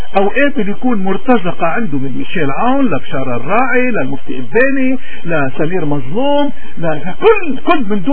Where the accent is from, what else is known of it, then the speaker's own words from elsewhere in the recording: Lebanon; ولكن كلبنانيين وين ما كنا بدنا دايما نفتكر هالمثل ونطبقه بحياتنا